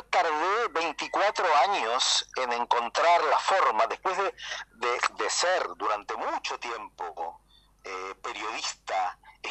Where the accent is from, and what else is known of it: Argentina; moved away as an adult; now in Santiago, Chile